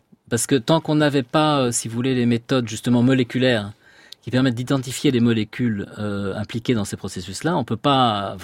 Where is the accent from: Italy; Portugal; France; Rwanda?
France; Paris, Île-de-France; born there; Ben, je suis né à Paris, hein, mais une partie de ma famille du côté de ma mère est de la Somme.